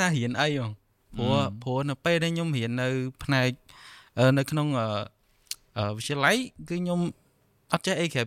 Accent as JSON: {"language": "Khmer", "region": "Banteay Meanchey", "country": "Cambodia", "said": "ហើយខ្ញុំមកពីខេត្តទីមានជ័យហើយតាមដែលខ្ញុំរៀនគឺនៅសាលាសិរីភ័ណ្ឌហ្នឹង"}